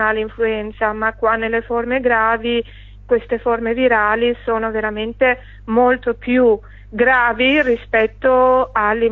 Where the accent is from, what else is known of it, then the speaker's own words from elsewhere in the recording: Albania; Italian is a second language; io sono sicura e convinta che ha detto tutto quello che noi albanesi pensiamo, perché dalle nostre parti comunque la riconoscenza è una cosa molto importante